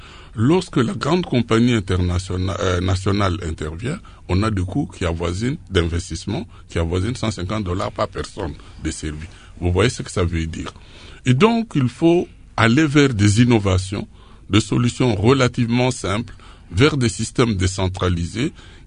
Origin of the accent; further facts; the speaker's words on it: DR Congo; puisque nous sommes essentiellement du Congolais